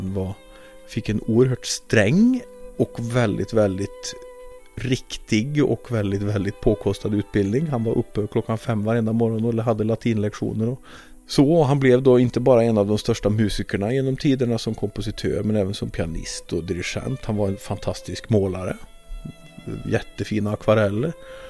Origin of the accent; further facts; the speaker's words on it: Värmland, Sweden; vi kan väl egentligen bara vara stolta över att vi som värmlänningar har inte bara duktiga tonsättare